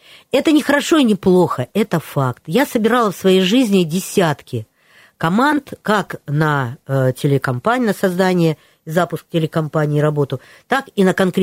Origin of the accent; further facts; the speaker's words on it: Rostov Oblast, Russia; also born or lived in Novocherkassk; Но с 4 лет я воспитывалась на Манычи, в Донской, ой, в Манычской казачьей станице.